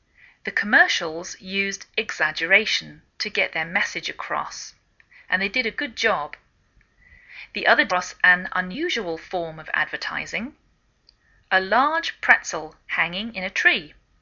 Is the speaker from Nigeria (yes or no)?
no; England, United Kingdom; I'm English, and I bring you A Cup of English a few times during the week.